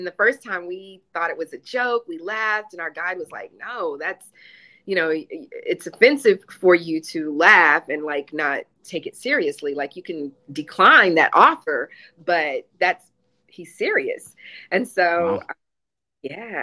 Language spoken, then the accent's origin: English; Texas, United States; I'm a Texan, you know, and that's in Texas.